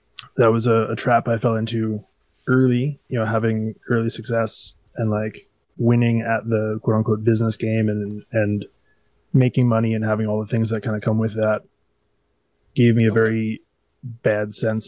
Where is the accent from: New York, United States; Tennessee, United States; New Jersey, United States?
New York, United States; I'm actually from Long Island, pretty much smack dab in the middle of it.